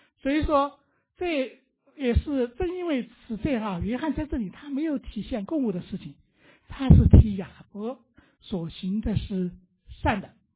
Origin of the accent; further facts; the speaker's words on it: China; 我们起初从大陆来的这些知识分子啊